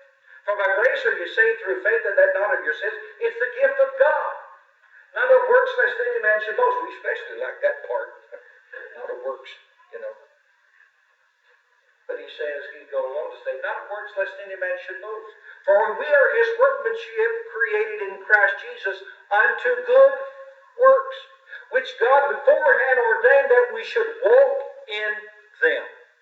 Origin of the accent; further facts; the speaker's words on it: United States; I was raised on the Mississippi River about, 170 miles north of here, right at the edge of Missouri and Kentucky.